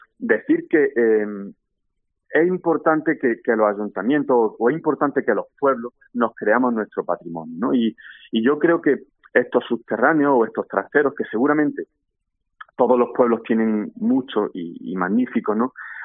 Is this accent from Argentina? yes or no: no; Porcuna, Andalusia, Spain; mi familia está en Porcuna, mi vida está en Porcuna y yo soy de Porcuna, ¿no? Entonces, como siempre digo, he tenido la inmensa suerte, ¿no? De nacer en un pueblo que me permitió estar rodeado permanentemente de ruinas, de restos